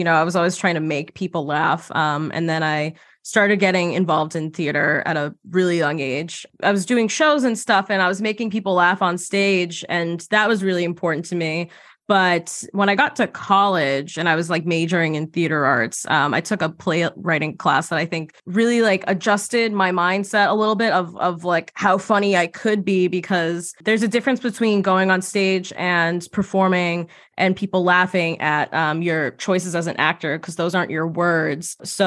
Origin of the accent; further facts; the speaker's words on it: Massachusetts, United States; I grew up right outside of Boston, and my family, my extended family, my parents were raised like Irish Catholic.